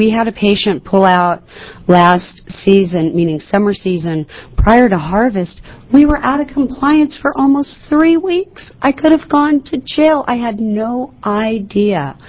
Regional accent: Gold Hill, United States; I'm from Gold Hill.

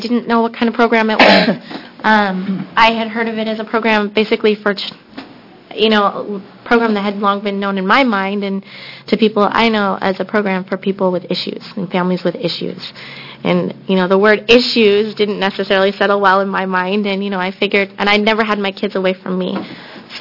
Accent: Salem, United States; I'm from here in Salem.

